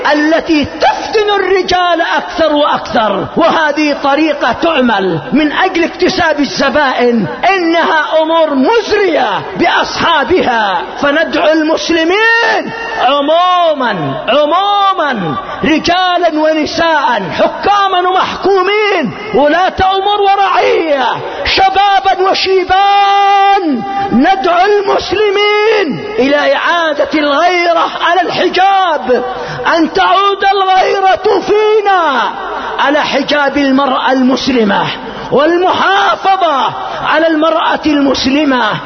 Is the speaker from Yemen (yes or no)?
yes; Yemen; وأظن أن أقل ذلك عندنا في اليمن